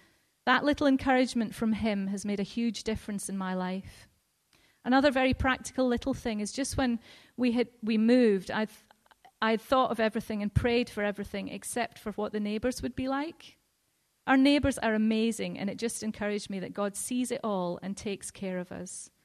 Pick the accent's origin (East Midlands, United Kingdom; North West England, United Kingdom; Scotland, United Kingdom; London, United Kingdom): Scotland, United Kingdom; You know, I'm Scottish, so I'm a hard worker.